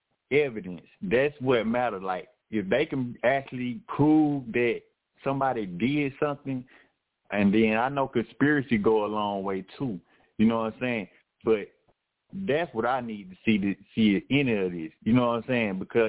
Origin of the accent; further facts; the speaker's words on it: College Park, Georgia, United States; also born or lived in Oakland City; I'm from what little baby from Oakland City, and then but I was raised in College Park.